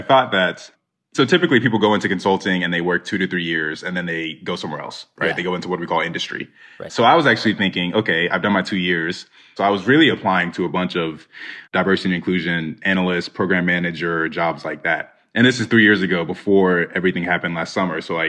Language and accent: English; Nigeria; we're Nigerian. My sister and I are Nigerian. We're of the Igbo tribe.